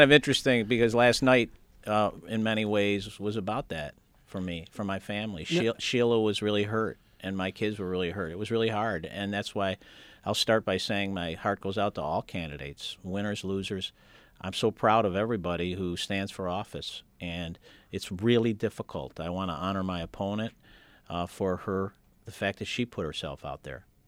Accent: East Rochester, New York, United States; I grew up in East Rochester with my 9 brothers and sisters.

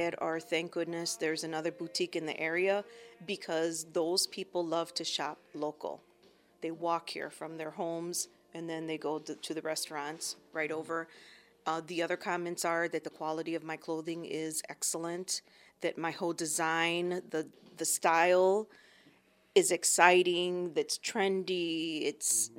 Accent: Indiana, United States; I live in Munster, so I'm in Northwest Indiana. I've been a lifelong resident of Northwest Indiana.

